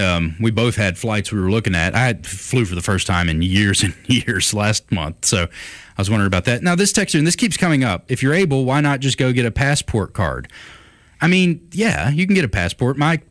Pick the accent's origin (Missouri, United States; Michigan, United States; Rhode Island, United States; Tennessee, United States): Tennessee, United States; Nashville; born there; I had to order it from the city I was born or the state I was born up in Nashville.